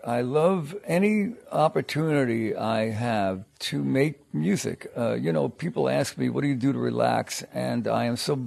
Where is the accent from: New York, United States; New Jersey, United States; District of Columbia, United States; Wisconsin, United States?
New York, United States; I come from New York, and before the performing and record career hit, I was in the pits of all the Broadway theaters.